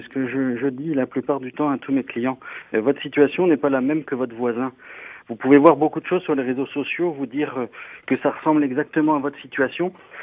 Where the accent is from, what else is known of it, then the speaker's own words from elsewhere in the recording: Hauts-de-France, France; je suis francophone, je viens d'une région entre deux pays, entre la Belgique, la France, je suis ch'ti, je revendique ma province